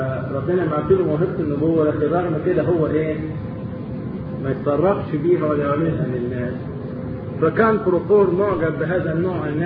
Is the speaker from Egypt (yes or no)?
yes; Egypt; زي عندنا في مصر